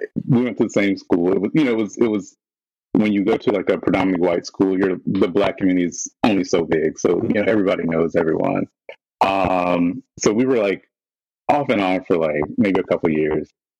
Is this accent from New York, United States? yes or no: no; South Carolina, United States; I am from South Carolina.